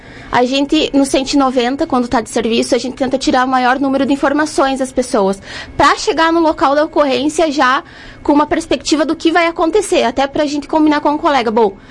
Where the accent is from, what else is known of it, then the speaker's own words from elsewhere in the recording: Novo Barreiro, Rio Grande do Sul, Brazil; also born or lived in Palmeira das Missões; Eu sou natural de Palmeira das Missões, mas eu sempre morei em Novo Barreiro. Antes de ingressar na Brigada, eu morava aqui em Sarandi, em função do trabalho e do estudo.